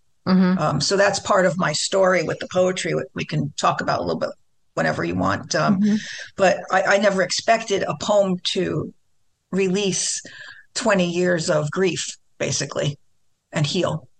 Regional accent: New Jersey, United States; So I grew up in New Jersey, and this was actually during the 60s, from about 64

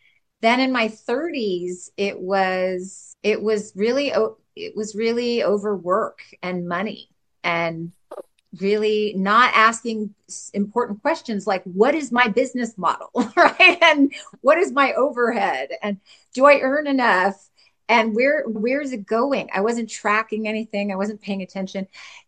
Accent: California, United States; And I grew up in California, which is very much an extremely free-thinking, open-minded, forward-thinking, progressive place.

